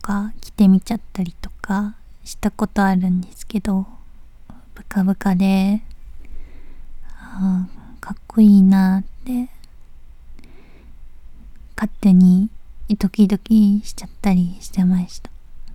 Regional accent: Tokyo, Japan; 出身は東京都です。

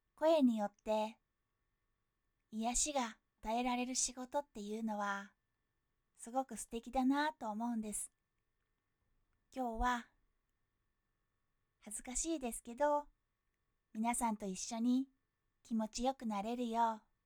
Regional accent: Kyushu, Japan; 出身地は九州です。

